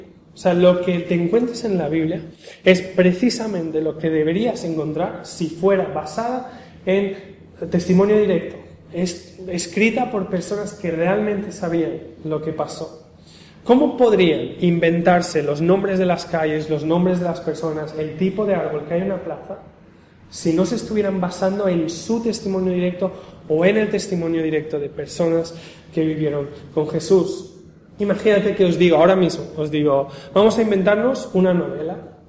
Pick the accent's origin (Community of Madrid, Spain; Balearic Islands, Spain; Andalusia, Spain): Balearic Islands, Spain; yo soy de Menorca. En Menorca hay 2 ciudades, Barcelona y Ciudadela.